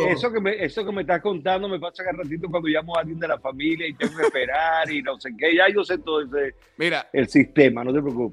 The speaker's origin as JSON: {"language": "Spanish", "town": "San Félix", "region": "Bolívar", "country": "Venezuela", "tie": "born or raised there", "said": "ahí en San Félix, donde yo nací, me crié e inclusive empecé mis pasos jugando pelota allá, yo era magallanero, porque en Oriente era magallanero"}